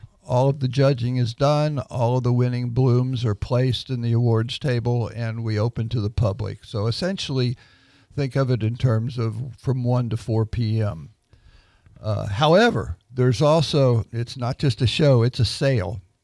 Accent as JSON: {"language": "English", "region": "Kentucky", "country": "United States", "tie": "born or raised there", "said": "I grew up in Kentucky."}